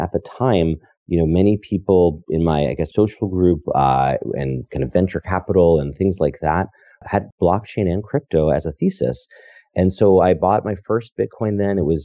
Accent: Connecticut, United States; also born or lived in New York / San Francisco; so I'm from Connecticut and lived in New York, you know, kind of growing up. And then I moved to Silicon Valley.

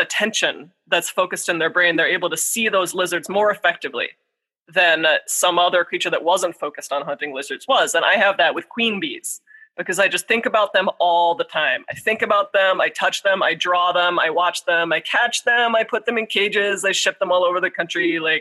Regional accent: Florida, United States; born there; other than possibly just the fact that I was born in Florida.

